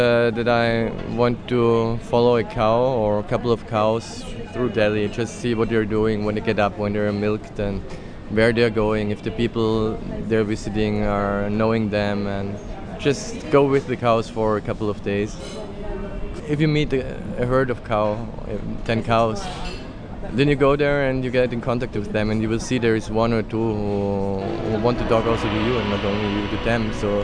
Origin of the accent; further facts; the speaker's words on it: Austria; from Austria.